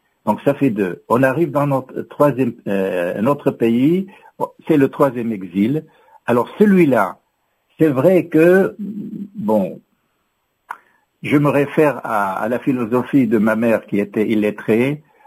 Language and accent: French; Syria; now in France; Moi, je ne dis pas la Syrie, mon pays d'origine. Je dis la Syrie, mon pays toujours et à jamais. Mm-hmm. Et la France aussi, mon pays pour toujours.